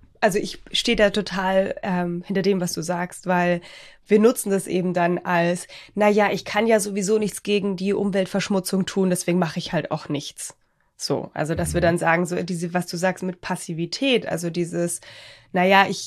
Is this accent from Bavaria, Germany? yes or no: yes; Bavaria, Germany; wie man bei uns in Bayern sagt.